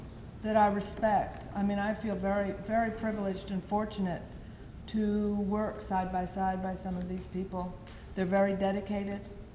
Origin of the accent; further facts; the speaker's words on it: Miami, Florida, United States; I grew up in Miami, Florida.